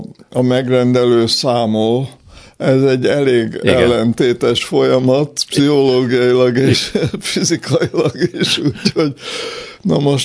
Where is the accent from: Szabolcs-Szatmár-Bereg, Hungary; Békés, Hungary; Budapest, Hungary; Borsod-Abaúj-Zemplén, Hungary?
Békés, Hungary; Békéscsaba; also born or lived in Austria; Békés Csabán születtem, ott éltem 7 éves koromig, utána megint Ausztriába visszatérve még egy pár évig